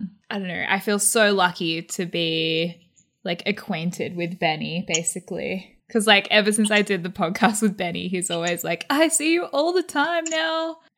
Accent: Australia; yeah, I'm from Australia.

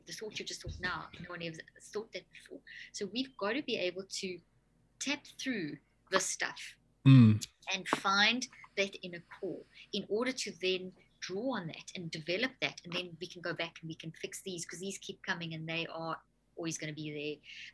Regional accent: South Africa; now in United States; growing up in South Africa and working through the apartheid era and the transition and the post-apartheid and living in the States

